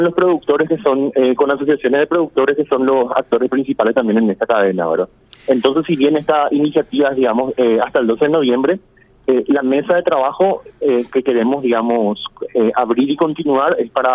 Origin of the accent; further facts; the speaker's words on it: Paraguay; nosotros, como paraguayos y consumidores